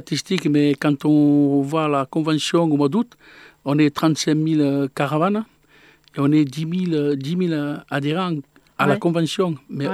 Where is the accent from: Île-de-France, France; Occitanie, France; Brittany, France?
Occitanie, France; Montpellier; je suis montpellierien, je suis né à Montpellier, donc on est sédentaire.